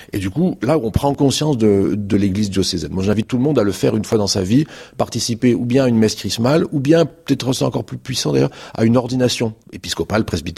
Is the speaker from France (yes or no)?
yes; Marseille, Provence-Alpes-Côte d'Azur, France; j'aime beaucoup cette partie-là de la France, dont je ne suis pas originaire, je suis marseillais. Donc, au bord de la mer, mais sans connaître les marées.